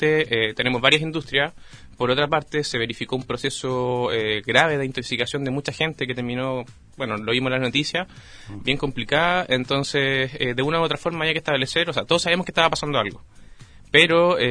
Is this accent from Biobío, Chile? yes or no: yes; Biobío, Chile; para nosotros que somos de acá de Biobío